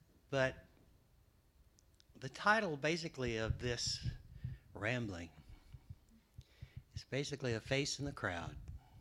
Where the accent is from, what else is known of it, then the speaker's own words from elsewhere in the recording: Granite City, Illinois, United States; It was like that when I was growing up in the First Presbyterian Church in Granite City, Illinois.